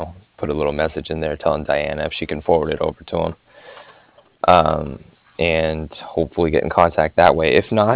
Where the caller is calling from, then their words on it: Cardiff, Wales, United Kingdom; and I'm calling from Cardiff.